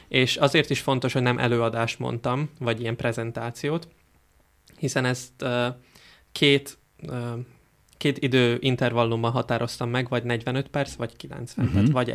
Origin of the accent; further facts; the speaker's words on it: Štúrovo, Nitra Region, Slovakia; a saját szülővárosomat, Párkányt, és akkor Esztergomot próbálnám így minél inkább is minél több oldalról megfogni